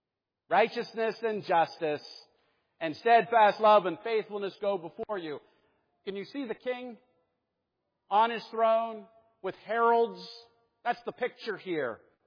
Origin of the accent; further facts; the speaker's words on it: Pittsburgh, Pennsylvania, United States; I grew up in Pittsburgh. I don't think like that.